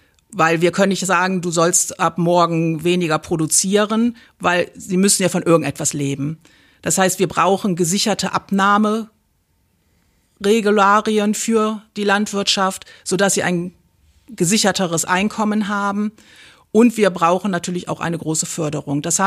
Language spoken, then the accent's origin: German; Remscheid, North Rhine-Westphalia, Germany; born there; gebürtig aus Remscheid-Lennep. Ich bin 56 Jahre alt und verheiratet.